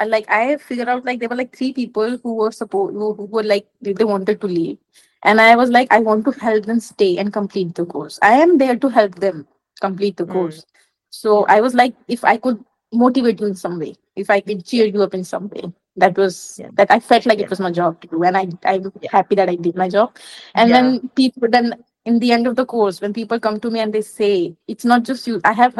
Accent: Delhi, India; You should know that I'm from Delhi. I'm a city person. Like, I'm a city rat.

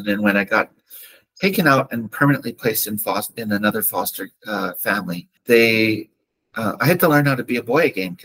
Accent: Saskatchewan, Canada; As a two-spirit knowledge keeper, I'm from White Bear First Nation, which is in southeast Saskatchewan. I am actually Lakota Yapi, which is Lakota Sioux. We are descended from Hunkpapa. From down in the States.

